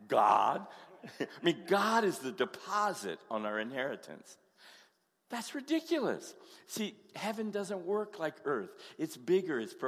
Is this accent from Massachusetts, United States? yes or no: no; Colorado, United States; I'm from Colorado, and so we have hunters in Colorado.